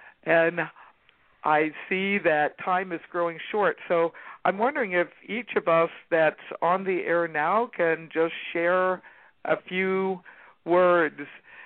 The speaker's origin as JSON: {"language": "English", "town": "Madison", "region": "Wisconsin", "country": "United States", "said": "And I'm from a forest near Madison, Wisconsin."}